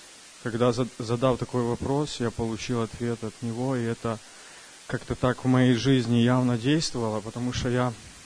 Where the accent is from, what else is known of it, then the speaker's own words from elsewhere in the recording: El Dorado Hills, California, United States; я из Калифорнии, Элдорадо Хиллз, город.